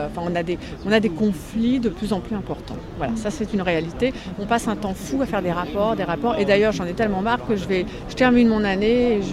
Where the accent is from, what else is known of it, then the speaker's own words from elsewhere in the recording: France; je suis française